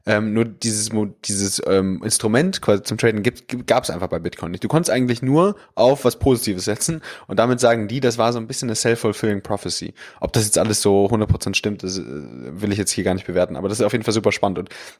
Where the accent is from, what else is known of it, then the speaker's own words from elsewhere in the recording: Germany; Und der Name hat mich als Deutscher irgendwie so ein bisschen abgeschreckt.